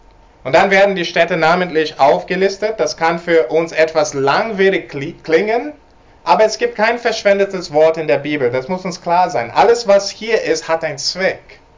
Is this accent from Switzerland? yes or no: no; England, United Kingdom; German is a second language; Als Engländer geschieht was mit mir, wenn jemand über Normandie spricht oder Waterloo.